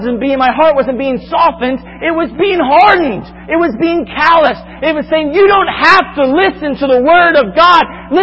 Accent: Florida, United States; I'm from Florida, and one of the neat advantages of living in Florida that particular time is you could look up in the sky

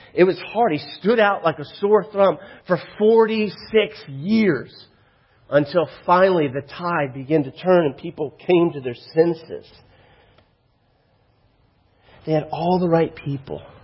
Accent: Florida, United States; now in Virginia, United States; One of the things that I've learned living here in Virginia, I'm from Florida, and Florida is very different than Virginia in many ways.

